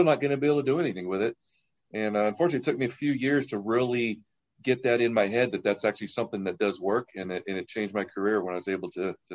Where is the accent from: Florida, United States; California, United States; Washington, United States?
California, United States; And I'm from Orange County, so my father and all my family was at that game